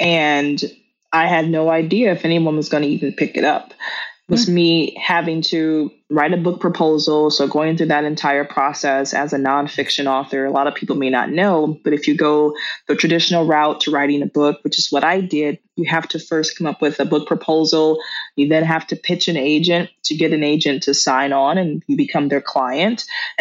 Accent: United States; I already knew I'm an American author.

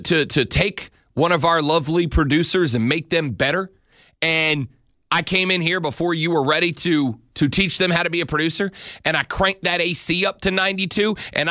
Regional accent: Shalimar, Florida, United States; And then there's where I grew up in Shalimar. And you got to say it that way. Shalimar.

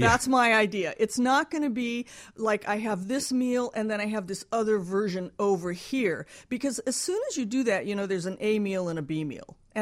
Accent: Midwest, United States; You know, I grew up in the Midwest, actually, in a Polish family, and it was always meat in the middle and something on the side

